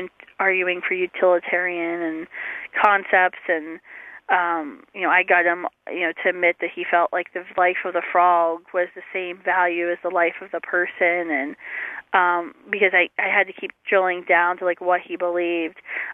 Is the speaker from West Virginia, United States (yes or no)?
yes; West Virginia, United States; I grew up in West Virginia, and, you know, some of the things they say about West Virginia are sometimes true.